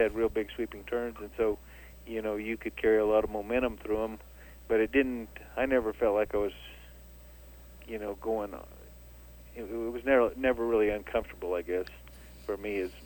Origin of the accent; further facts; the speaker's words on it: New Mexico, United States; because I grew up here in New Mexico, but we went to Arizona a lot